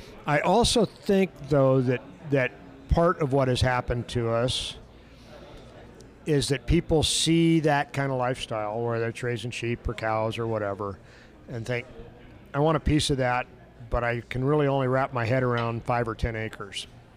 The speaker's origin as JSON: {"language": "English", "region": "California", "country": "United States", "tie": "born or raised there", "said": "If I think about where I grew up in Tuolumne County in the foothills south of where I live now, it was grazing land and timberland"}